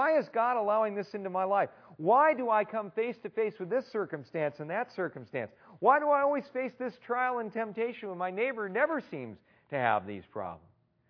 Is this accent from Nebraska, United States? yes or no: no; California, United States; and where I grew up in California, parties basically happened in a dark, dark place